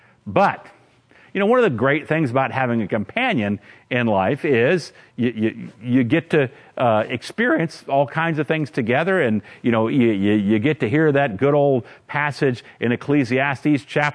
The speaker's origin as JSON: {"language": "English", "town": "Washington", "region": "District of Columbia", "country": "United States", "tie": "born or raised there", "said": "my hometown, Washington, D.C., was going to be utterly wiped off the map"}